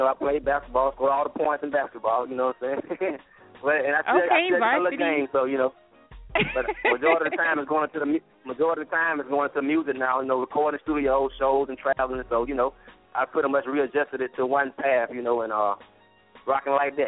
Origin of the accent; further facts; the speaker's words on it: Alabama, United States; Born and raised in Alabama, you know what I'm saying? I won't never leave Alabama.